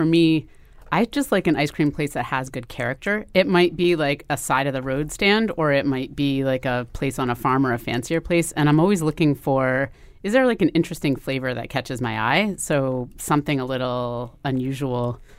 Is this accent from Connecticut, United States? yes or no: yes; New Haven, Connecticut, United States; I grew up in New Haven.